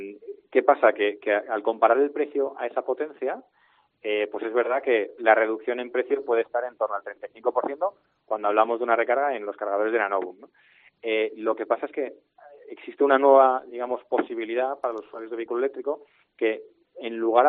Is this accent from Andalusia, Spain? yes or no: no; Cartagena, Region of Murcia, Spain; como buen cartagenero y murciano quería que mi familia de allí lo oiga bien